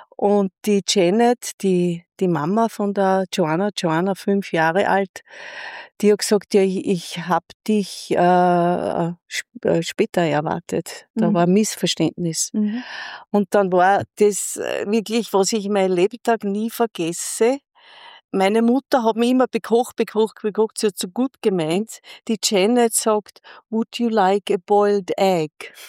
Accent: Schörfling am Attersee, Upper Austria, Austria; ich komme aus Schörfling am Attersee und wie es halt so war im Laufe meiner Entwicklung, ich komme aus einer Arbeiterfamilie

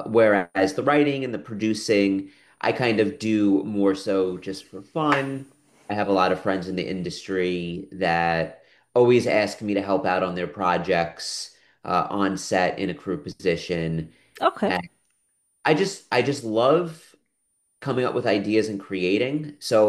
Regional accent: United States; And when I was growing up in the United States here, we have these garage sales.

